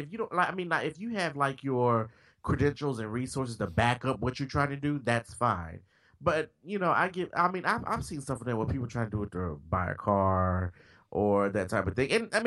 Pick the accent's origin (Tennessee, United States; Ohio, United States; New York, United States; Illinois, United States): Tennessee, United States; Memphis; Like the woman in Tennessee, in my hometown of Memphis, Tennessee, go figure.